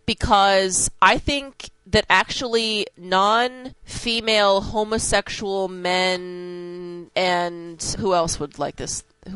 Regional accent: Seattle, Washington, United States; So what happens is I grew up in Seattle, but my dad used to take me down to California all the time and drop me off at Disneyland by myself.

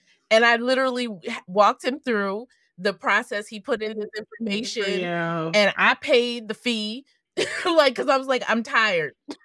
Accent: New York, United States; also born or lived in Kansas; Although I was raised in New York, I was born in Kansas because my father was in the military at the time.

